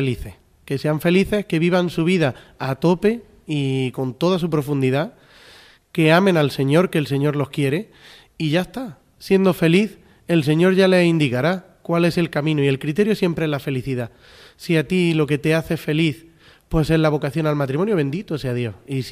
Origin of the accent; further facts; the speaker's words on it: Maracena, Andalusia, Spain; Y ciertamente, al igual que decía David, para mi pueblo de Maracena ha sido una bendición.